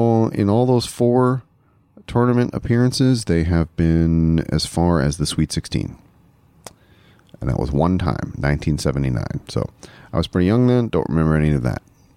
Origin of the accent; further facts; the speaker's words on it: Toledo, Ohio, United States; And I'm going to start with my hometown of Toledo, Ohio